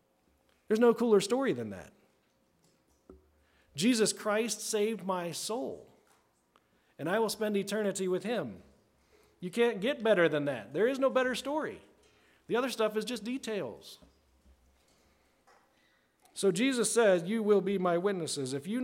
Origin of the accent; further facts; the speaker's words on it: Maryland, United States; when I grew up, the church I grew up in Maryland, every Sunday evening there was testimony time.